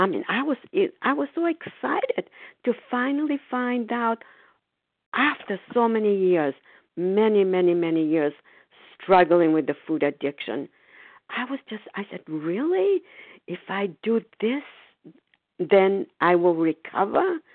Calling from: Foxborough, Massachusetts, United States; I'm calling from Foxborough, Massachusetts.

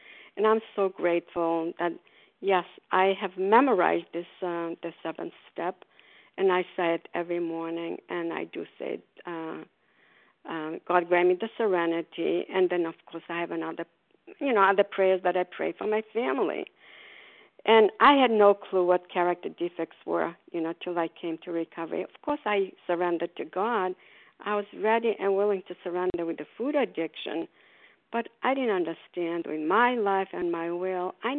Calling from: Port Charlotte, Florida, United States; And I'm calling from Port Charlotte, Florida. We are snowbirds down here.

